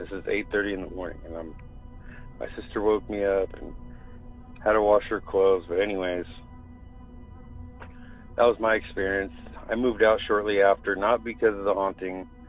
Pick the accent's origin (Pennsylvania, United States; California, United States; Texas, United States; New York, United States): California, United States; Willis; now in Phoenix, United States; Live out here in Phoenix, but my experience happened in my hometown of Willis, California.